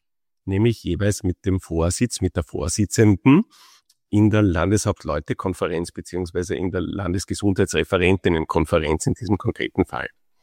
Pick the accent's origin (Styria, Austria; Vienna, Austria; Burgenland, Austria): Vienna, Austria; ich entschuldige mich dafür, dass ich Vorarlberg als Wiener kaum richtig aussprechen kann.